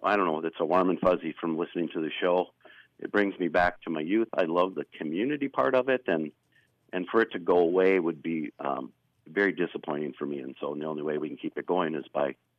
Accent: Aurora, Minnesota, United States; also born or lived in Hoyt Lakes; My wife and I grew up in Aurora and Hoyt Lakes.

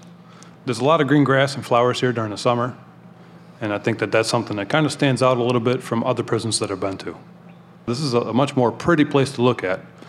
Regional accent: Macomb, Michigan, United States; I'll be 40 years old next month. I'm from Macomb, Michigan.

